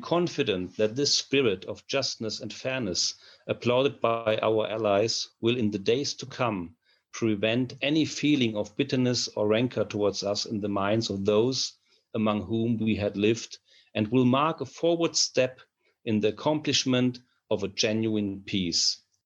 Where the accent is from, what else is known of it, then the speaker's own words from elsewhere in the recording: Mainz, Rhineland-Palatinate, Germany; because I grew up in Mainz, directly beside an American housing area and American barracks.